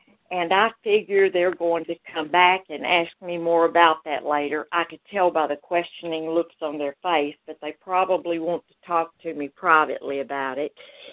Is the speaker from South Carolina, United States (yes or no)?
yes; Malden, South Carolina, United States; I am from Malden, South Carolina.